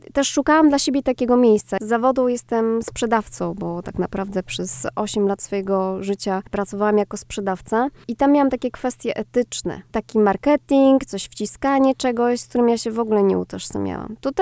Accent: Masovian Voivodeship, Poland; now in Olsztyn, Poland; bo pochodzę z województwa mazowieckiego i tu przyjechałam na studia. I zostałam

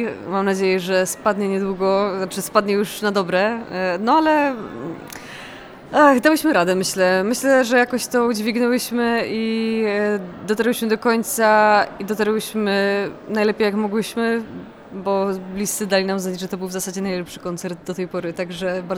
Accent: eastern Poland, Poland; tak pochodzę właściwie z Polski Wschodniej gdzieś tam

